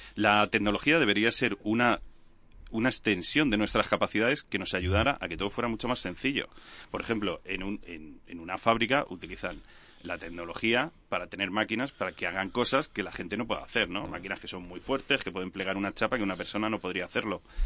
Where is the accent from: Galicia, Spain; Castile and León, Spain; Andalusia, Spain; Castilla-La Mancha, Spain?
Castilla-La Mancha, Spain; Pulgar; se te ha olvidado que soy de Pulgar, un pueblecito muy pequeño de Toledo.